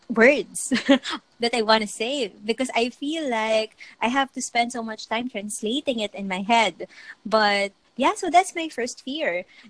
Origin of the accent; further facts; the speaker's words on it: Philippines; she told me to not say where I came from, that I came from the Philippines, because she says that it's bad for business.